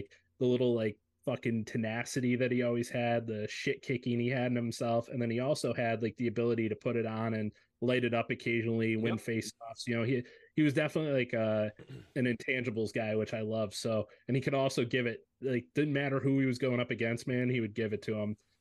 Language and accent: English; Detroit, Michigan, United States; Goaltender Chris Osgood, man. Growing up in Detroit.